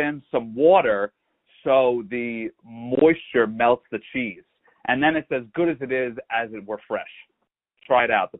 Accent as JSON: {"language": "English", "region": "New Jersey", "country": "United States", "said": "Well, I'm from New Jersey."}